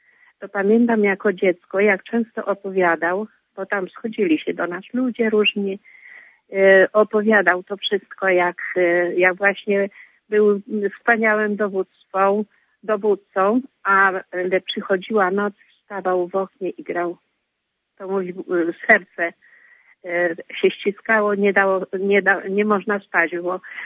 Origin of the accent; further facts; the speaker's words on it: Lublin Voivodeship, Poland; now in Słupsk, Poland; Ja dzwonię prawie ze Słupska, a pochodzę z Lubelskiego. Między Rozwadowem a Kraśnikiem.